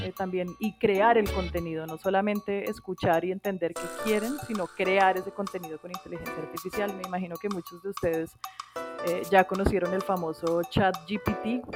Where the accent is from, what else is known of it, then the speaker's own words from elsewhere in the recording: Bogotá, Colombia; bogotana, física de la Universidad de los Andes.